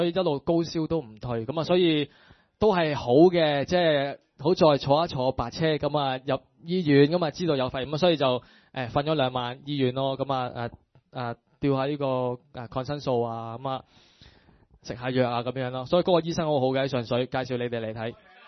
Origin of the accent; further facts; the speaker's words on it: Northwest China, China; 我系嚟自好远嘅大西北嘅